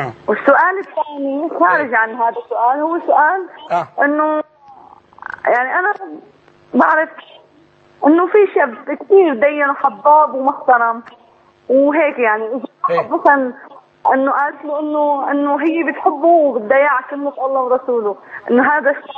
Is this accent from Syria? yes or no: yes; Syria; أنا من سوريا.